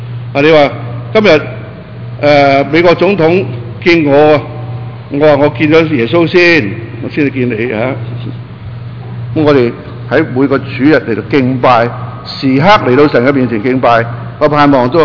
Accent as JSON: {"language": "Cantonese", "region": "Guangdong", "country": "China", "said": "好多時候我哋廣東人咧好客氣啊"}